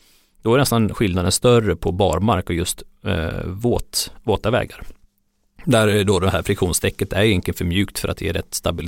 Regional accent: Jämtland County, Sweden; Jag kommer från Jämtland och åker ofta upp till fjällen

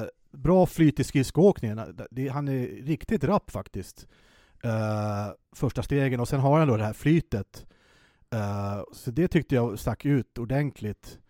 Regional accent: Enköping, Uppsala County, Sweden; also born or lived in Gothenburg / Norrköping; now in Stockholm, Sweden; Jag är ju född i Göteborg, uppvuxen i Norrköping. Första 7 åren och sen Enköping fram till år 2000 när jag flyttade upp till Stockholm.

